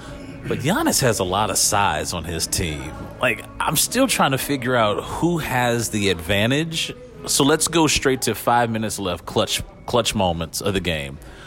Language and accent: English; Winston-Salem, North Carolina, United States; That's about 20 minutes from my hometown in Winston-Salem, so I'm repping the 910 to the fullest.